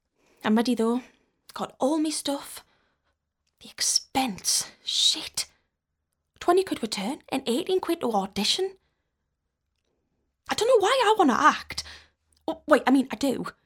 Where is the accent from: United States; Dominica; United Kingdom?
United Kingdom; North East England; I'm originally from County Durham.